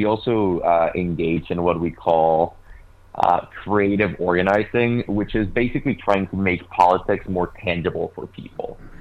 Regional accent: Mexico; English is a second language; moved away as an adult; now in United States; I'm an immigrant from Mexico, and I moved here in the middle of the Trump administration during the Muslim ban conversation.

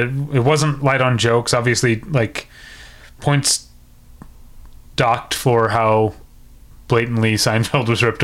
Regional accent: Missouri, United States; You're talking about my home state there, but yeah.

